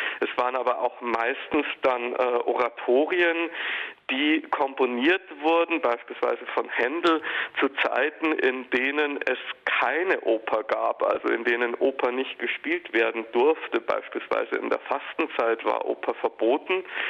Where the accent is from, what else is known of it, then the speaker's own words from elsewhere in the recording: Bavaria, Germany; Und ich komme ja ursprünglich aus Bayern.